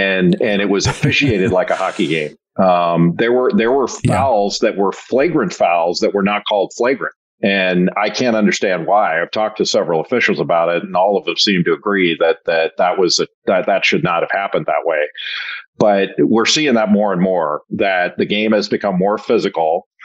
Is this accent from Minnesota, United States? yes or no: no; Los Angeles, California, United States; when I was younger, Colin, I don't know exactly how old you are, but I grew up in Los Angeles.